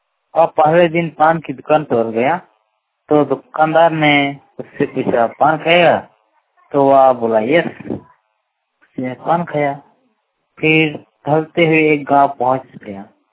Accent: Dumka, Jharkhand, India; ग्राम छोटा चुपड़िया, पोस्ट करला था, थाना सकर का, जिला दुमका के रहने वाला हूँ।

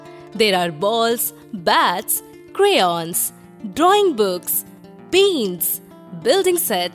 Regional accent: Shillong, Meghalaya, India; from Shillong, Nagaland.

